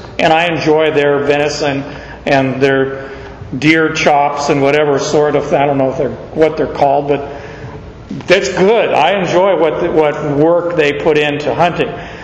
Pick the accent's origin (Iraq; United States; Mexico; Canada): United States; born there; I'm an American citizen by birth. I was the first of my entire family on both sides of my mom and dad's lineage to be born in the States.